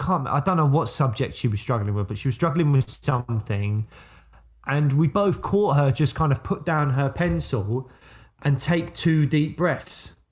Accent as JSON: {"language": "English", "country": "United Kingdom", "said": "And I feel like as British people, we sometimes see that kind of earnest behaviour and cringe slightly, you know."}